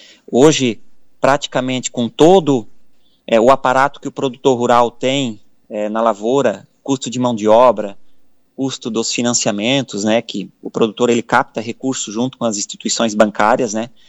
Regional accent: Aurora, Santa Catarina, Brazil; Eu estou falando de Aurora, né, Jair? Eu sou natural de Aurora, aqui em Santa Catarina, né?

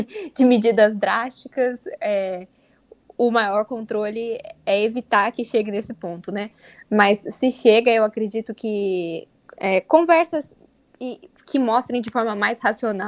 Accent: São Paulo, Brazil; Hoje eu falo de São Paulo, eu sou nascida e criada em São Paulo e eu estou aqui visitando minha família de férias por um tempo

